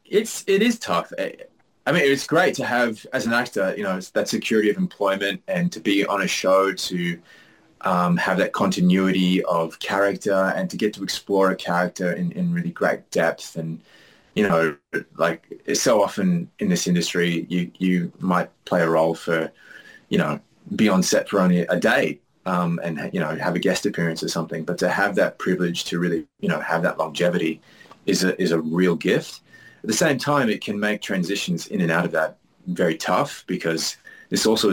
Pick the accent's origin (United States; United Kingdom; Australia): Australia; At the same time, I think as an Australian, we just want to tell stories